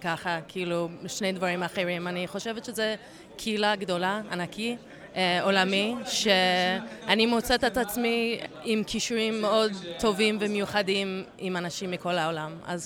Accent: Chicago, Illinois, United States; now in Israel; אני גדלתי בארצות הברית, בשיקגו

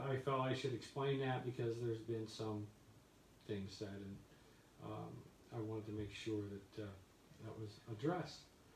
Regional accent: New Jersey, United States; I grew up in South Jersey and watched the Eagles.

